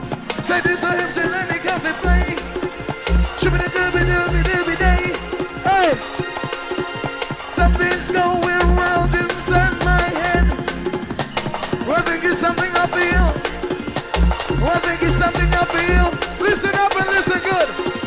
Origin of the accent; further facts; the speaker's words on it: Birmingham, West Midlands, United Kingdom; I come from Birmingham. That's where I live, you know what I mean?